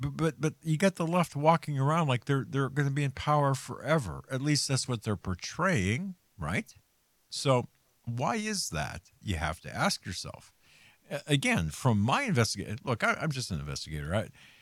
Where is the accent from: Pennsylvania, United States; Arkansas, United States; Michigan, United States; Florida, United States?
Pennsylvania, United States; I certainly don't want to see Fetterman in my home state, that hot mess of a person, in a Senate seat.